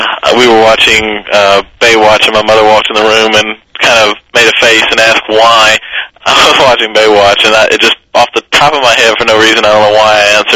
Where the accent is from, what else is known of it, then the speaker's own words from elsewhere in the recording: Mississippi, United States; also born or lived in Memphis, Tennessee; I was born in Memphis, Tennessee, where I'm currently living, but I moved about 2 years after I was born. I moved to North Mississippi, where I was raised until the time that I decided to join the military.